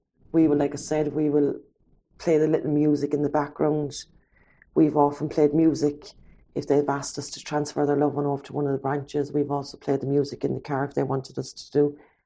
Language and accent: English; Ireland; growing up in Ireland, we had such a big family.